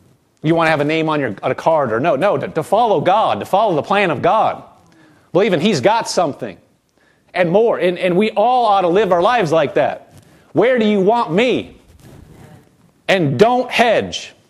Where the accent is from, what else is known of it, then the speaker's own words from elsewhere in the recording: Nebraska, United States; I'm from Nebraska. It gets cold in Nebraska.